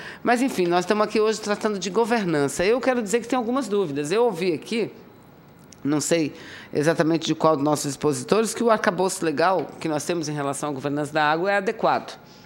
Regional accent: Amazonas, Brazil; E eu sou lá do Amazonas, lá onde nós acabamos de bater o recorde, né?

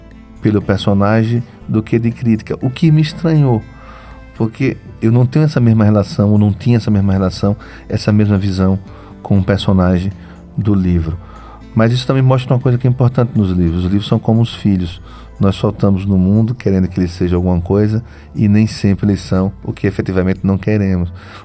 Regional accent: Propriá, Sergipe, Brazil; Eu sou de Propriá

